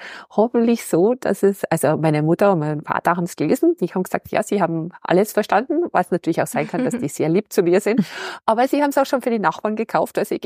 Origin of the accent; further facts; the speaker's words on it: Kuchl, Salzburg, Austria; ich komme aus Kuchl, das ist ein kleiner Ort in der Nähe von Salzburg, 20 Kilometer südlich.